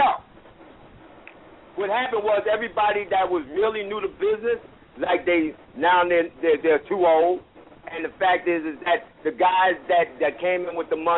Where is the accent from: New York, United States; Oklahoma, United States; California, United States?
New York, United States; I'm from New York.